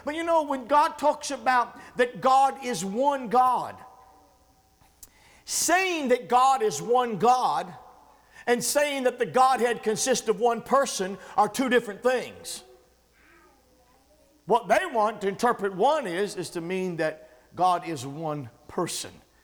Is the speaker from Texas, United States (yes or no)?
no; West Virginia, United States; moved away; I mean, I come from the West Virginia hills and from the mountains of West Virginia, a whole different background.